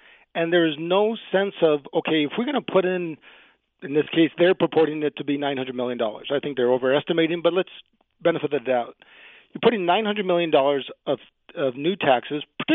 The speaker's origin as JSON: {"language": "English", "town": "Nogales", "region": "Arizona", "country": "United States", "tie": "born or raised there", "said": "or even where I grew up in Nogales"}